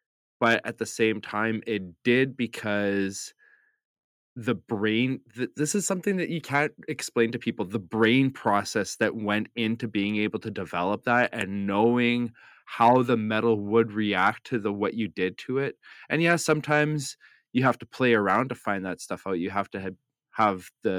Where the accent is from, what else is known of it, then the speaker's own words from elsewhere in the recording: Manitoba, Canada; I like the fact that I've integrated Manitoba in it because I was born and raised in Manitoba.